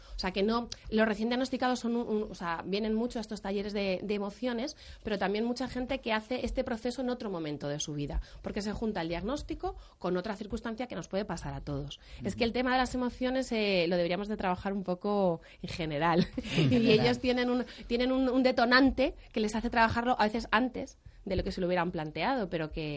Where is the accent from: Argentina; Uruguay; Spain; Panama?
Spain; Bilbao, Basque Country; moved away as an adult; now in Madrid, Spain; Yo ya estaba en una asociación, soy de Bilbao y estaba en una asociación en Bilbao. Luego vine a trabajar a Madrid